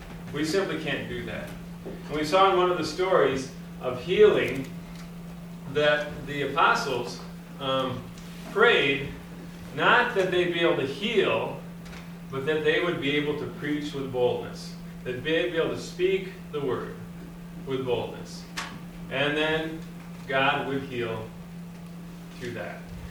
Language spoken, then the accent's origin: English; Austin, Minnesota, United States; I know we have some people from my hometown, right? Austin, Minnesota.